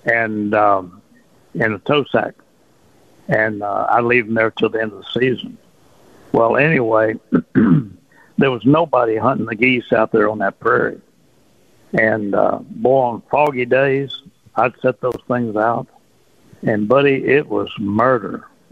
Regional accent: Port Arthur, Texas, United States; Well, you know, growing up in Port Arthur, I mean, I hunted Sabine Pass, the Sea Rim Marsh.

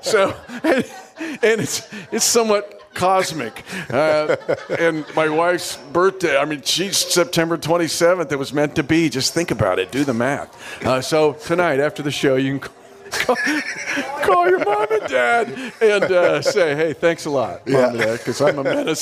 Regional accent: Smith Center, Kansas, United States; I'm from Smith Center, Kansas.

